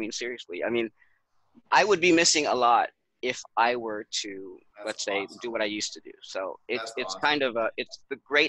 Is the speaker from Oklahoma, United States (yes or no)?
no; Los Angeles, California, United States; moved away as an adult; now in Philippines; I was born and raised in Los Angeles. I've been in the Philippines 10 years since January 10th. It was my 10-year anniversary here in the Philippines.